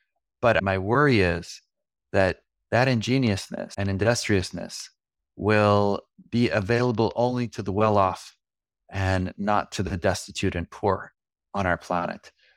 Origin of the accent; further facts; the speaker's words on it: Canada; But I have to say that, you know, as a Canadian, going out into nature is part of a regular practice